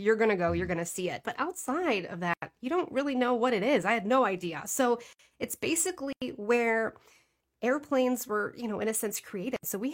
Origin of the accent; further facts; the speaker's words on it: United States; I grew up in the Fox Valley, so I've been around.